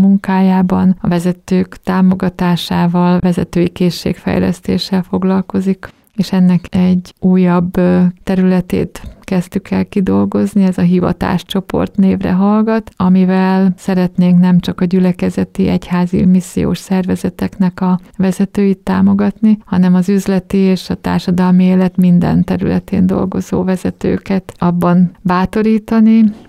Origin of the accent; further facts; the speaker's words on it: Békés, Hungary; ez Békésen, az én szülővárosomba indult már a 60-as években